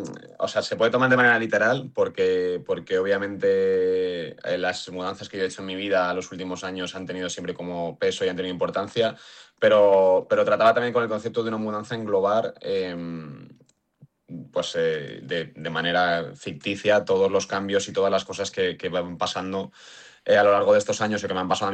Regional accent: Segovia, Castile and León, Spain; Para mí Madrid es como casa. Yo soy de Segovia, pero Madrid es como mi casa.

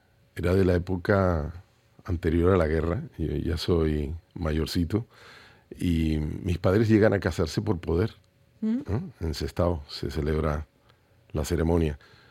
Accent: Caracas, Capital District, Venezuela; also born or lived in Madrid, Spain; a mí me parieron allí en Caracas, soy caraqueño, con mucho orgullo. Y posteriormente pues he estado yendo y viniendo, ¿no? Primaria en Venezuela, secundaria en España, en Madrid, universidad luego otra vez en Venezuela

